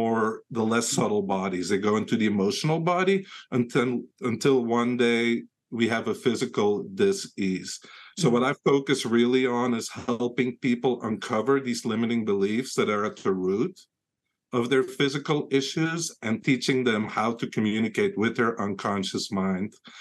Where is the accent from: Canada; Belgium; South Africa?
Belgium; English is a second language; moved away as an adult; now in United States; I'm originally from Belgium, so I'm an electromechanical engineer, same as the inventor of the tower. And then I moved to the United States 20 years ago.